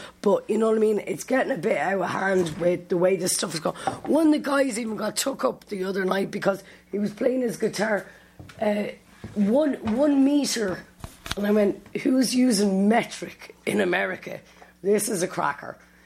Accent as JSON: {"language": "English", "town": "Scotts Valley", "region": "California", "country": "United States", "said": "And then me being from Scotts Valley, even though I'm Irish"}